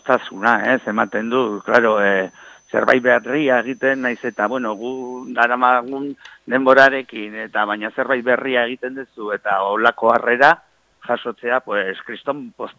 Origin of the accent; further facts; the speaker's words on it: Navarre, Spain; Nafarrotik ere ari diate, ni berez Nafarra naiz